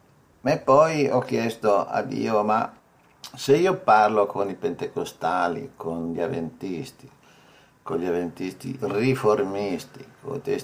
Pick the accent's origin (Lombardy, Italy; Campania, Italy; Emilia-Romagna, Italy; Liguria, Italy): Lombardy, Italy; Milan; questa è la mia vita da milanese, famiglia cattolica, ma con l'abitudine di andare a messa Natale, Pasqua, battesimi, matrimoni, comunione, cresima